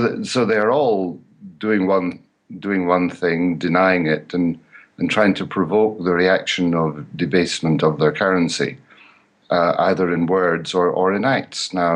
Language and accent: English; United Kingdom; Now, being British, I've remembered from a long time ago the battles over the Falkland Islands